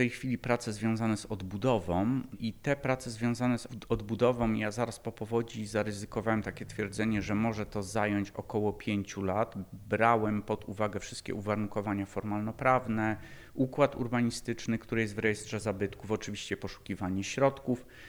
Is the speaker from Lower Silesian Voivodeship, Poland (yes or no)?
yes; Lądek-Zdrój, Lower Silesian Voivodeship, Poland; to moje miasto rodzinne. Wychowałem się w Lądku, kończyłem tu i szkołę podstawową, i liceum. Z Lądka pochodzi moja żona, moi rodzice, teściowie nadal mieszkają w Lądku.